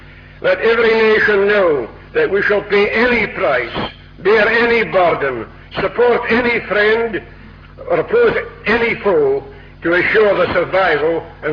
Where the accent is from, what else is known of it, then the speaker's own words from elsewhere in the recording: Scotland, United Kingdom; I'm a Scotsman, as you can hear.